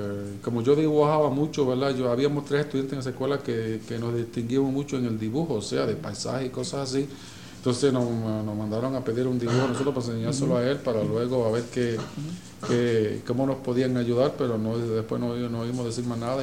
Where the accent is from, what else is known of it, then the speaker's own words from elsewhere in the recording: Carolina, Puerto Rico; me acuerdo de los líderes de mi pueblo en Carolina